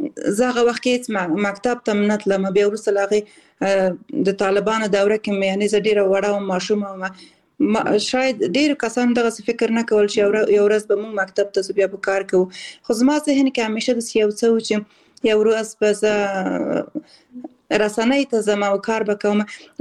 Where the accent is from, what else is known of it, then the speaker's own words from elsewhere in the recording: Balkh, Afghanistan; born there; also born or lived in Khost / Kabul / Kunduz; او زه اصل د خوست ولایت یم، خو زیږیدلې په بلخ ولایت کې یم او زده کړې مې په کابل کې او په کندز ولایت کې کړې دي.